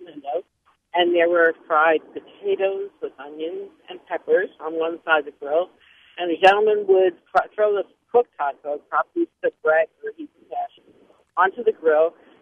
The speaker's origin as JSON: {"language": "English", "region": "New York", "country": "United States", "also_born_or_lived": "New Jersey", "lives_now": "Madison, United States", "said": "I live in Madison now, outside of Madison right now, but I'm from New York and New Jersey, and in the early 70s, we used to get what we called an Italian hot dog"}